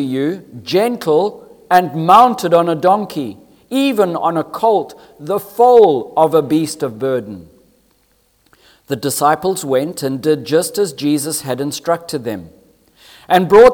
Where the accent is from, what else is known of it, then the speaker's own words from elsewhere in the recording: Zimbabwe; for I come from Zimbabwe, and I know of his travels, and truly I know what he's done here in Africa